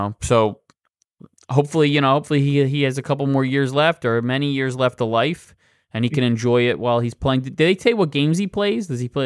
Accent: New Jersey, United States; And the local Blockbuster where I grew up in New Jersey

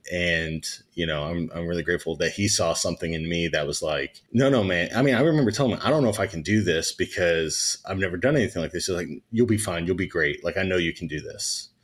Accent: Oklahoma, United States; We're both from Oklahoma. We didn't know each other when we were in Oklahoma, but we became friends like a decade ago.

